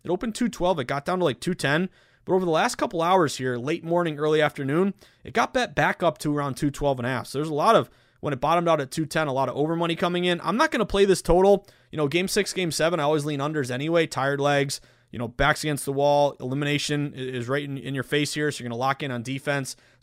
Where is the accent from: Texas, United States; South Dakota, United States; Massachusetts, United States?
Massachusetts, United States; Boston; Yes, I'm a Boston guy